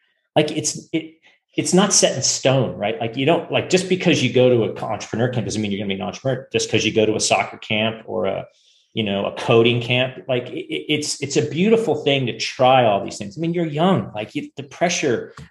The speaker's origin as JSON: {"language": "English", "region": "California", "country": "United States", "tie": "born or raised there", "said": "Because I know for me, I mean, I grew up in Silicon Valley."}